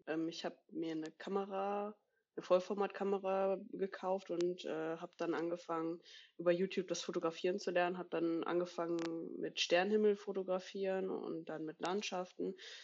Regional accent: Sillixen, North Rhine-Westphalia, Germany; ich bin 24, ich komme aus Sillixen, jeder kennt es. Das ist in Nordrhein-Westfalen im Lipperland

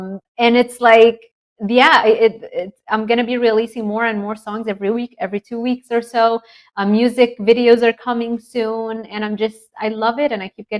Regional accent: Lebanon; growing up in Lebanon

